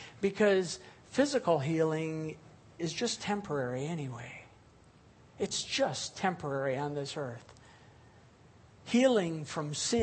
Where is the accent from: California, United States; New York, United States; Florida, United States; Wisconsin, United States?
Wisconsin, United States; Fairwater; When I was a senior in high school, the church I grew up in Fairwater, the Zion Lutheran Church there